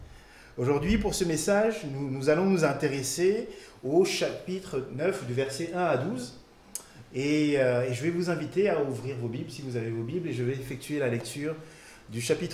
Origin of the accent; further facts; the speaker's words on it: Chad; now in Besançon, France; Je suis membre de l'église évangélique de la Bonne Nouvelle de Besançon. Je suis originaire aussi du Tchad, un pays d'Afrique centrale. Et ça va faire depuis 7 ans que je vis à Besançon.